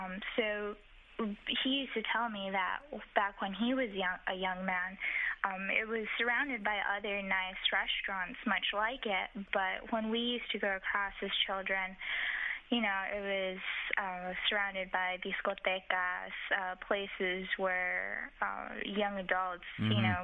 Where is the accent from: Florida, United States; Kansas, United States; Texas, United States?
Texas, United States; El Paso; also born or lived in Chihuahua; No, I was actually born in Chihuahua, but I grew up in El Paso.